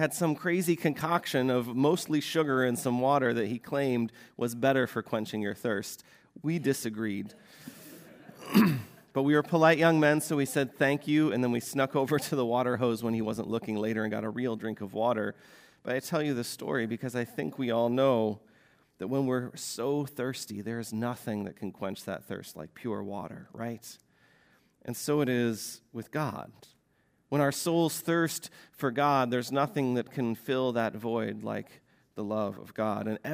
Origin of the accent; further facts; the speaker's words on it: Farmersville, Iowa, United States; when I was growing up in Farmersville, Iowa, we, as high school students, often found extra work on the side in the summer baling hay for other neighboring farmers.